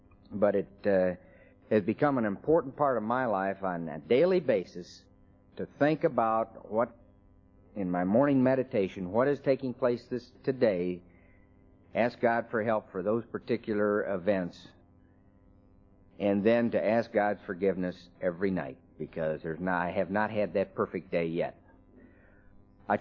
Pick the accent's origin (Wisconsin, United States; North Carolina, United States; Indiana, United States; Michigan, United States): Michigan, United States; also born or lived in Lexington; Did the usual things growing up in Michigan, went to the University of Michigan through undergraduate school, medical school, and residency